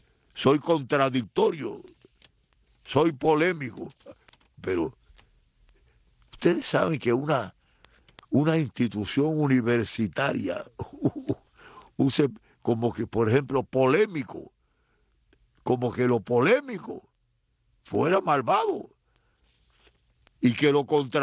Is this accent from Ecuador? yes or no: no; Santiago de Cuba, Cuba; Ustedes saben que yo soy de Oriente, ¿no? De Santiago de Cuba, así que las cosas de Oriente me enorgullecen